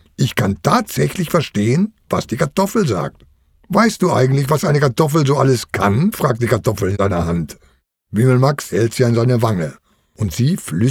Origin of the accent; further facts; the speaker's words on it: Lower Saxony, Germany; Ich bin hier auf dem Hof in Niedersachsen aufgewachsen.